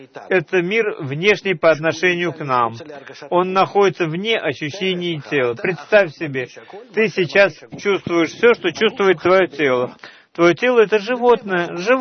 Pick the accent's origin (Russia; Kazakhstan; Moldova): Russia; moved away; Когда я приехал из России, я там все это изучал с детства